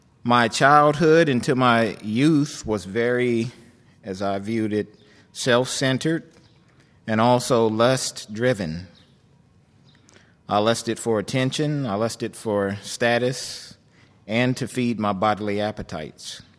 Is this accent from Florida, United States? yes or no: no; Wichita, Kansas, United States; born there; I was born in Wichita, Kansas, into a spiritual home where we attended a missionary Baptist church.